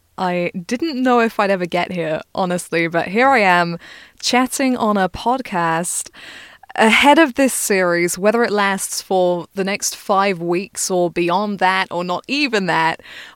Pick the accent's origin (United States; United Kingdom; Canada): United Kingdom; England; but I am born and bred English, for what it's worth.